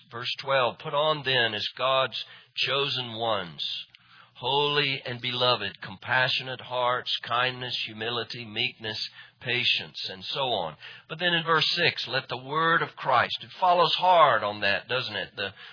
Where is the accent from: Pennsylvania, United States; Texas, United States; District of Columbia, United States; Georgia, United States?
Georgia, United States; Hapeville; I remember I grew up in Hapeville, and I knew all the ins and outs of Hapeville.